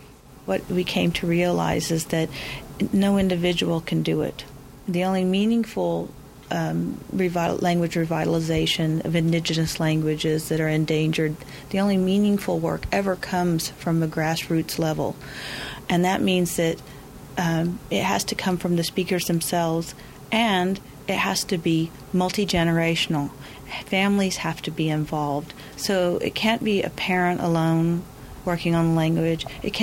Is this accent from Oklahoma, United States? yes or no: yes; Oklahoma City, Oklahoma, United States; I didn't have the opportunity to be around it as much as I would have preferred as a child growing up in Oklahoma City.